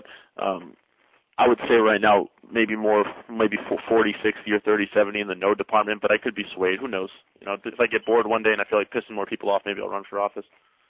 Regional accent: United States; No, I'm an American. I'm for the people, you know.

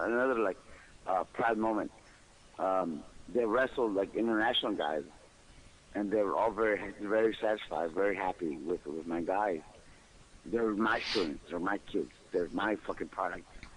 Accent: Mexico; also born or lived in Los Angeles; I lived in Mexico. I was born and raised in Mexico. Or I was born in LA, but I was raised in Mexico.

